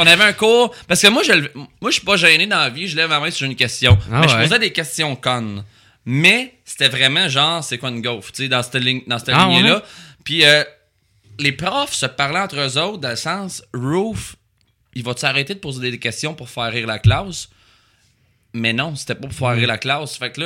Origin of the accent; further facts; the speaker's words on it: Trois-Rivières, Quebec, Canada; now in Montreal, Canada; j'étais nouveau à Montréal. Je viens de Trois-Rivières. Fait que je suis nouveau à Montréal.